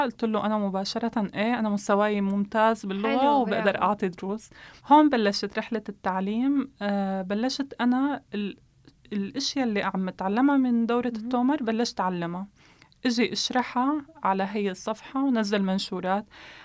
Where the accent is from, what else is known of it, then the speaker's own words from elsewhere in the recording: Syria; now in Turkey; اجيت من سوريا على تركيا كلاجئة، وكان عندي هدف أنه أنا أكمل دراستي